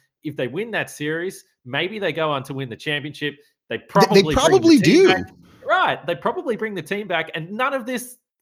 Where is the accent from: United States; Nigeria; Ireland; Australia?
Australia; you might pick up that I'm Australian.